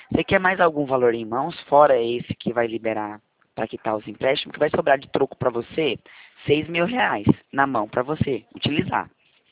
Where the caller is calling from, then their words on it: Presidente Prudente, São Paulo, Brazil; Eu falo de Presidente Prudente.